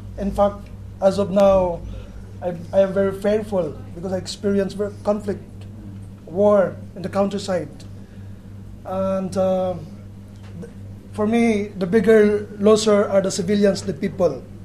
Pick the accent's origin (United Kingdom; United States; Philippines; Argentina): Philippines; Mindanao; I came from the Philippines, from southern Philippines, where the conflict is going on in Mindanao.